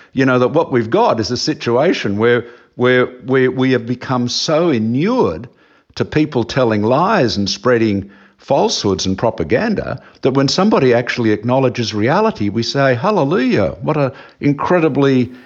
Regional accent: Australia; as an Australian

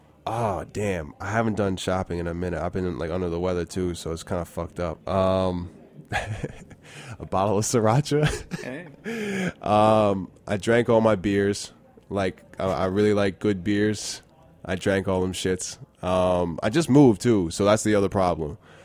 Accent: New York, United States; I grew up in New York, and, you know, we had bagels on lock, pizza on lock

